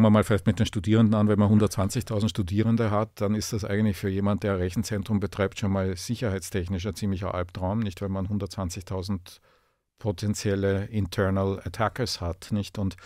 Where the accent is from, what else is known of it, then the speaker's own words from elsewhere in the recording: Austria; Wir haben zwei Sachen gemeinsam. Wir sind Österreicher und wir sind Hochschullehrer.